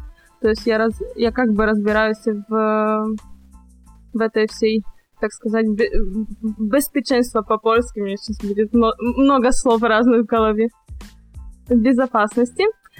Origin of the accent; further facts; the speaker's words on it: Lutsk, Volyn Oblast, Ukraine; moved away as an adult; now in Warsaw, Poland; Я родом из Украины, из города Луцк. В Польше я уже живу 7 лет, в столице Польши, в городе Варшава. Я попала сюда очень банальным способом, просто приехала учиться и как-то так завертелась и осталась.